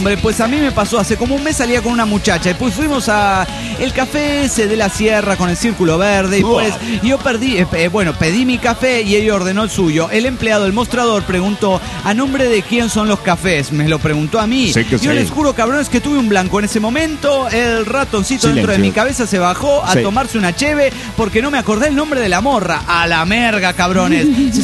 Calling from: Tijuana, Baja California, Mexico; de Tijuana, Baja California, México.

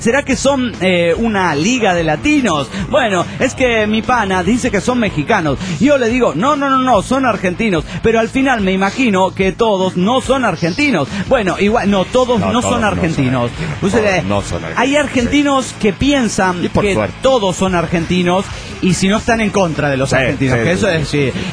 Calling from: Managua, Nicaragua; de Managua, Nicaragua.

